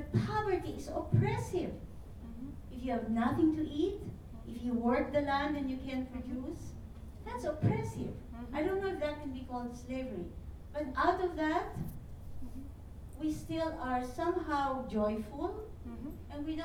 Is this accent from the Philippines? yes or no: yes; Philippines; English is a second language; I'm from the Philippines. We didn't become Catholics until Magellan hit an island where the same super typhoon reached in 2014.